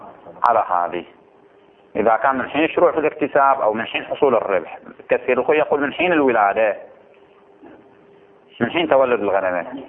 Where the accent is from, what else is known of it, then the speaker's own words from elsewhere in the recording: Bahrain; الراتب احنا عندنا في البحرين شهري